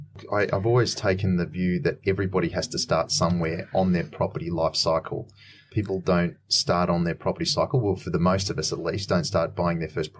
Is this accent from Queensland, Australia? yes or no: no; Gunnedah, New South Wales, Australia; also born or lived in Grafton / Sydney; Originally Gunnedah, and then later towards the end of my schooling, my dad moved to Grafton.